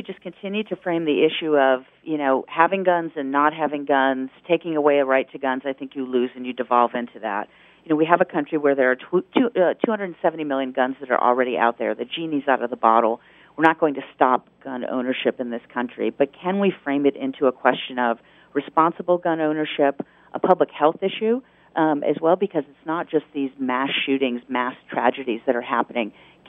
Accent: Newtown, Connecticut, United States; now in Washington State, United States; now this tragedy in Newtown, Connecticut, my home state.

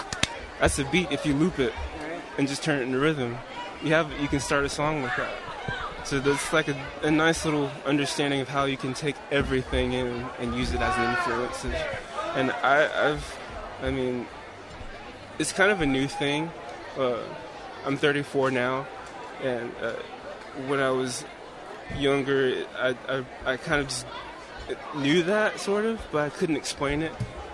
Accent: Columbus, Georgia, United States; I mean, where I grew up back in Columbus, Georgia, we had like a little small group of people

